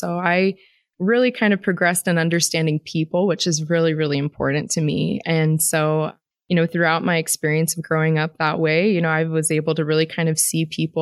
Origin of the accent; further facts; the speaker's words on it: Fairfax, Virginia, United States; I'm from Washington, D.C. I specifically grew up in Fairfax, Virginia.